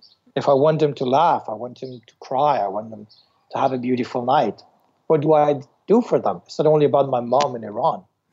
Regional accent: Kuala Lumpur, Malaysia; now in New York, United States; yeah, I am a New Yorker. I am from Kuala Lumpur.

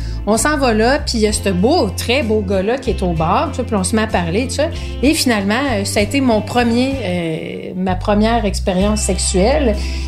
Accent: Verdun, Quebec, Canada; J'ai grandi, moi, à Verdun.

